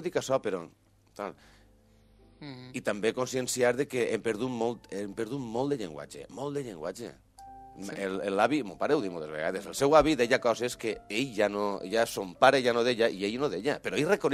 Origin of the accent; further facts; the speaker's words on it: Montcada, Valencian Community, Spain; jo soc de Montcada i tinc una mena de fonètica i no, que no té res a veure en la del Coll.